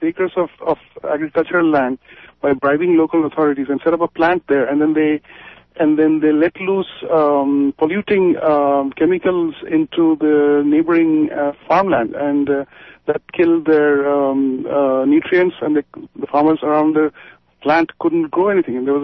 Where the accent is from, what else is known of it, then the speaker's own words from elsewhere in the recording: India; I'm from India